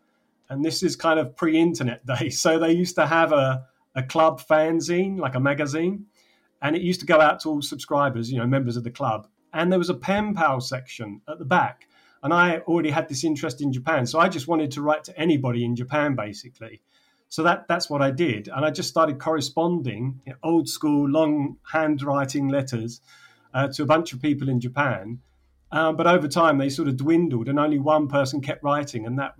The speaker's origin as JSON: {"language": "English", "region": "England", "country": "United Kingdom", "tie": "born there", "said": "I live in the UK. I was born in England."}